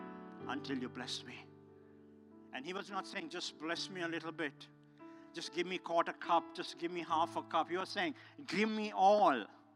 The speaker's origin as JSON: {"language": "English", "country": "Sri Lanka", "said": "I'm just someone from Sri Lanka, a little island."}